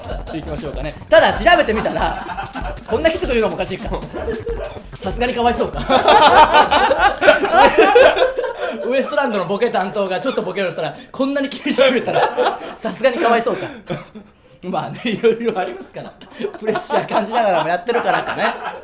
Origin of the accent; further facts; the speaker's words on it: Tsuyama, Okayama, Japan; 僕らの地元である岡山県津山市の情報を皆さんから送っていただいて